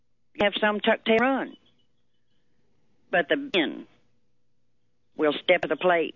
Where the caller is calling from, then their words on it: Tennessee, United States; Coming from a military family, I was born and raised in the Air Force, been to the Army, went through the Vietnam era.